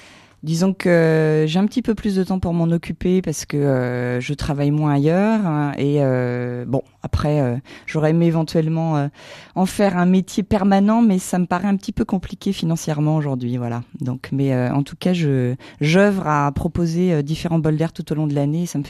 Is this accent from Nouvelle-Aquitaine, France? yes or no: no; Crépy-en-Valois, Hauts-de-France, France; Je suis née à Crépy-en-Valois.